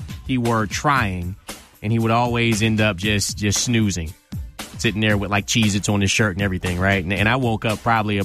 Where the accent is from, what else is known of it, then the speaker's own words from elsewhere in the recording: Detroit, Michigan, United States; will be taking off to my hometown of Detroit later on this afternoon